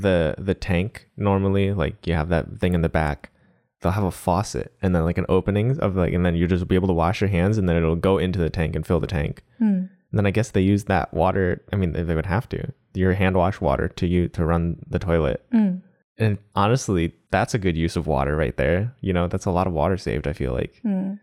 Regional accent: United States; I'm an American. I don't have a Japanese part of my brain, like upbringing, to have a good reference sometimes.

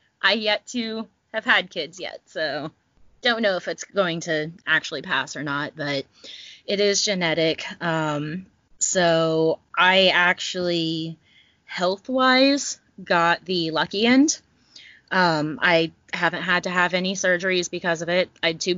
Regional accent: North Carolina, United States; I grew up in North Carolina. I've only been in New Hampshire the past 2 years.

